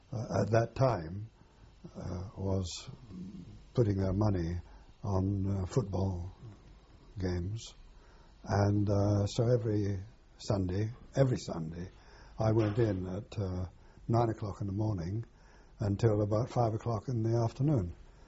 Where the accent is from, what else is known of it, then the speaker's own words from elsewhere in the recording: Leith, Scotland, United Kingdom; born there; I was born in Leith, and it must have been 81 years ago. So, I think about 1924.